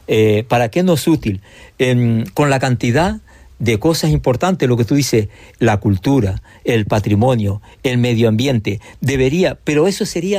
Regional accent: La Oliva, Canary Islands, Spain; yo, que soy aquí, que soy de aquí de La Oliva, que he vivido

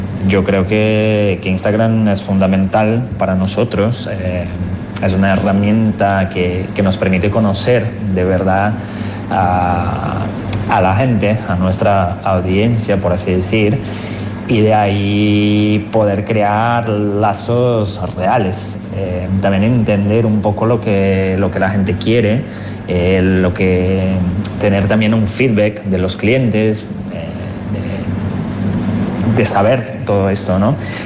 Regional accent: South Region, Brazil; yo soy del sur de Brasil y estoy muy pegadito a Uruguay y Argentina.

